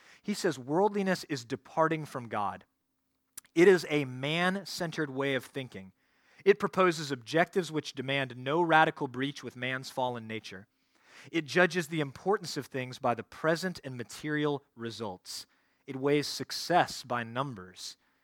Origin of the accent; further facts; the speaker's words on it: Dallas, Texas, United States; Friends, I grew up in the North Dallas area, as some of you know.